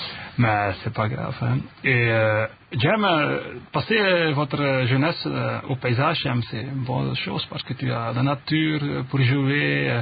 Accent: Flanders, Belgium; now in Brussels, Belgium; Oui, je suis né en Belgique, à Limbourg. Mais j'ai fait mes études à Bruxelles et maintenant j'habite pour plus de 13 ans à Bruxelles.

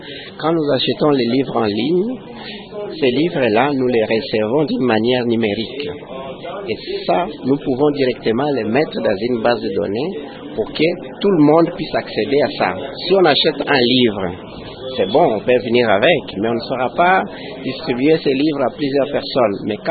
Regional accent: DR Congo; ici chez nous au Congo

